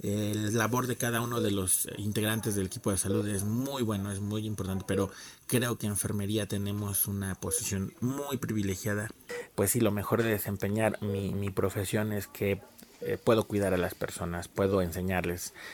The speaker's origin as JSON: {"language": "Spanish", "region": "Mexico City", "country": "Mexico", "lives_now": "State of Mexico, Mexico", "said": "soy de la Ciudad de México, actualmente radico en el Estado de México"}